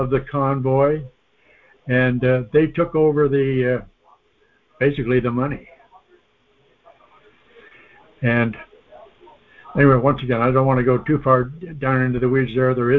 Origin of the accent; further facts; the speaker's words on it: Canada; I think because I'm Canadian